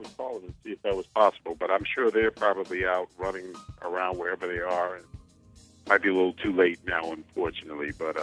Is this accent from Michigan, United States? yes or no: no; New York, United States; You know, I'm a guy from New York.